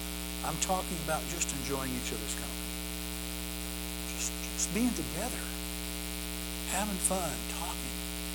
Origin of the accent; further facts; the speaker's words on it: Missouri, United States; But I grew up in Missouri. My dad was a construction engineer. We moved around a lot. I lived in five different towns and cities in Missouri growing up.